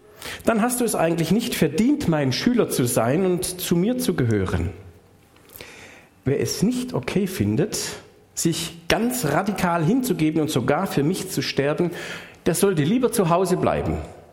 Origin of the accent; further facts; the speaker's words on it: Schwäbisch Hall, Baden-Württemberg, Germany; Meine Heimatstadt, aus der ich komme, war eine mittelalterfreie Reichsstadt, die durfte selber Münzen prägen. Daher kommt der Name Heller. Ich komme aus Schwäbisch Hall.